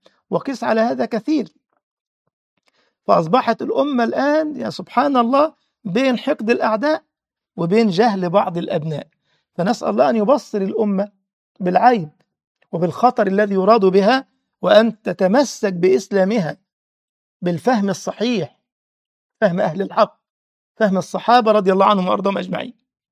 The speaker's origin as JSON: {"language": "Arabic", "country": "Egypt", "said": "لما تجد مثلا وزير خارجية أمريكا كل سنة بيروح مولد السيد البدوي عندنا في مصر"}